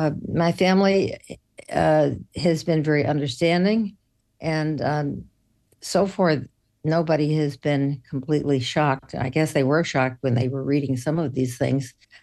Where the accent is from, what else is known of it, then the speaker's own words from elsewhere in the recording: Houston, Texas, United States; growing up in Houston in a family of eight children